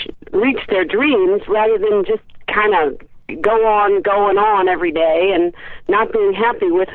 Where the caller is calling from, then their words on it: Reading, Pennsylvania, United States; I am calling from Reading, Pennsylvania.